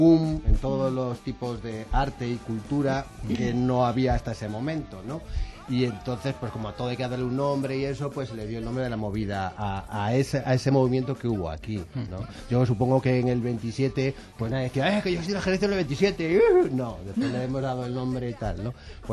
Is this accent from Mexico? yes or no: no; Galicia, Spain; Yo soy gallego